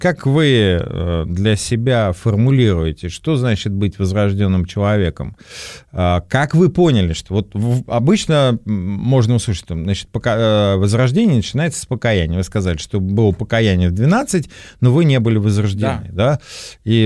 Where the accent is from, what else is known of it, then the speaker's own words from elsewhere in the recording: Krasnodar, Krasnodar Krai, Russia; Краснодар — это фактически моя родина.